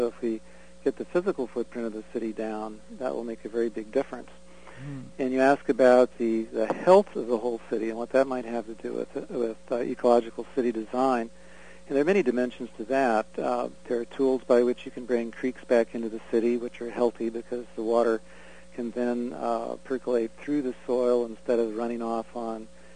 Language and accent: English; Santa Fe, New Mexico, United States; I grew up in Santa Fe, New Mexico, which a long time ago was founded as a very pedestrian city and has very cozy little narrow streets and compact building structure